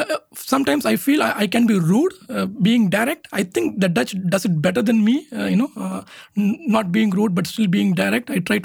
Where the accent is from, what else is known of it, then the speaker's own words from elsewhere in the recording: Chennai, Tamil Nadu, India; English is a second language; moved away as an adult; now in Netherlands; So I'm also from Chennai, I came to Netherlands in 2011